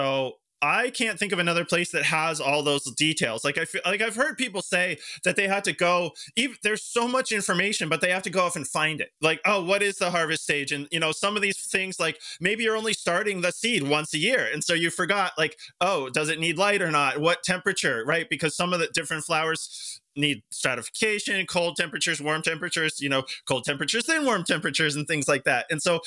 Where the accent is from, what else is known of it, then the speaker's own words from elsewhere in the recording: Virginia, United States; I'm familiar with where you are because I am from Virginia